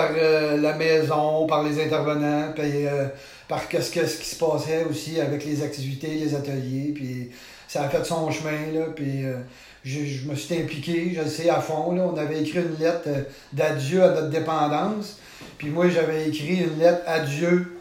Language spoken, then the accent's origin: French; Quebec, Canada; Je viens de où? C'est assez compliqué. On va regarder ça simple. Je viens de la Rive-Sud.